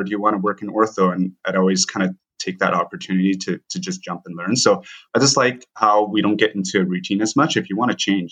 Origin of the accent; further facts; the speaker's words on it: Vancouver, British Columbia, Canada; I grew up in Vancouver, we do pretty well.